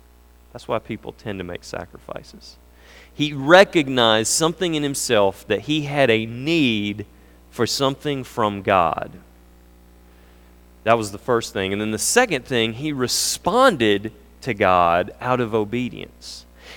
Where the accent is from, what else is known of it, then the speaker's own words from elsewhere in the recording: the South, United States; because I grew up in the South